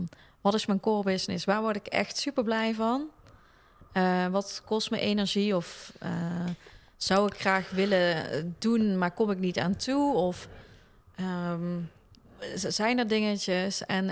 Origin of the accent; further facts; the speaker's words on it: Limburg, Netherlands; accent: Limburgish; Ja, maar niet zo Zuid-Limburgs.